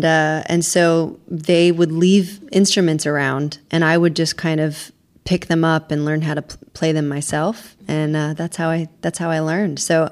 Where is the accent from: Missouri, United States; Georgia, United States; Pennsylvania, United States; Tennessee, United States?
Tennessee, United States; Nashville; I grew up in Nashville, Tennessee. My parents were in a band called … so I grew up on the tour bus, 3 weeks old.